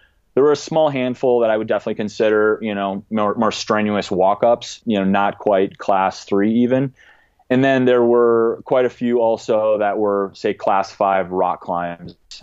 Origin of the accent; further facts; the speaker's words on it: Minnesota, United States; I mean, and for that matter, I'd never even heard of North Cascades National Park when I was a Minnesotan.